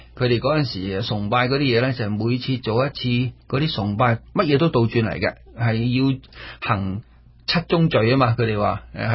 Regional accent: China; 用武力灌输呢套人俾我哋中国人。

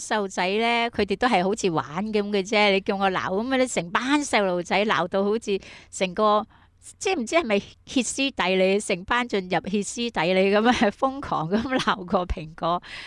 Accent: China; 我哋中国人有句说话噶

